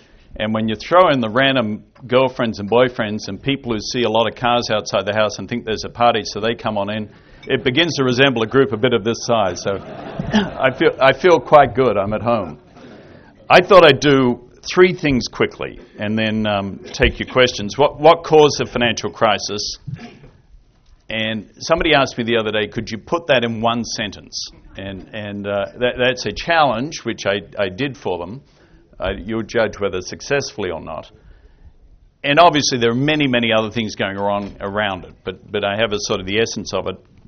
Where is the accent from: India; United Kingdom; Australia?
Australia; I grew up in Australia